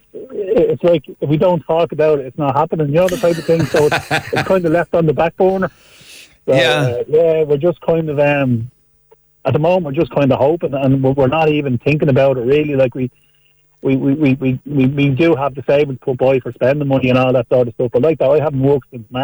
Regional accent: Dublin, Leinster, Ireland; now in Roscommon, Ireland; Now, I'm actually travelling from my home. I live in Roscommon now. I'm originally obviously from Dublin

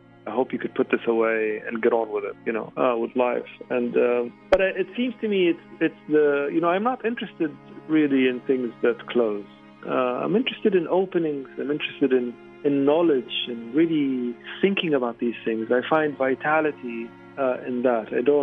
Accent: Libya; also born or lived in New York / Egypt; now in London, United Kingdom; I'm a Libyan writer, but a Libyan writer with a complicated history. I was born in New York. And I've lived part of my life in Libya and in Egypt and most of it in London.

